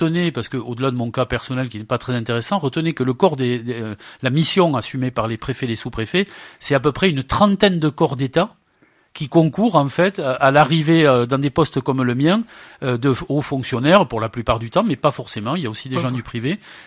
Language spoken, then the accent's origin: French; Carcassonne, Occitanie, France; Je suis né dans l'Aude, j'ai grandi à Carcassonne et dans la Montagne Noire